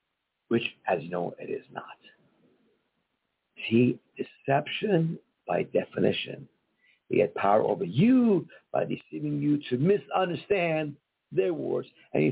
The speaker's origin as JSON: {"language": "English", "country": "Iran", "lives_now": "United States", "said": "I'm from Iran. We had no freedoms there. Here you do."}